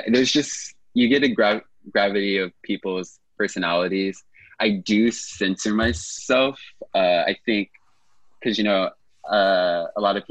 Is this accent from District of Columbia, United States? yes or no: yes; Washington, District of Columbia, United States; now in New York, United States; Our nation's capital. DC area, but I've been in New York for 16 years as of last month.